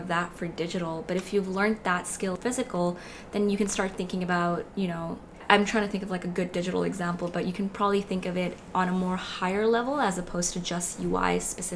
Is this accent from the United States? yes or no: no; Pakistan; I grew up public speaking in Pakistan